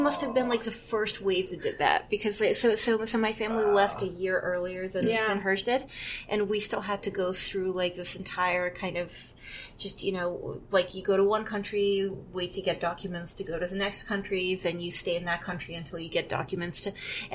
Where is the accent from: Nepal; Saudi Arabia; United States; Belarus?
Belarus; accent: Belarusian; Sometimes I write it off as, you know, guys, it's my Belarusian accent. No one in Belarus can, you know, pronounce the letter S.